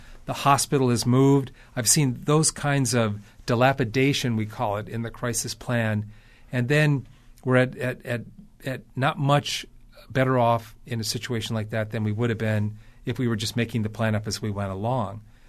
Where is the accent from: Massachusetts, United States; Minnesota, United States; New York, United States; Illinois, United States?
Minnesota, United States; reminds me of being a teenager growing up in Minnesota.